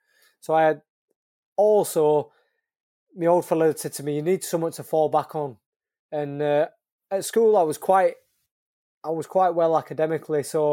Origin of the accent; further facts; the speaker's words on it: Leeds, Yorkshire and the Humber, United Kingdom; I'm from Leeds.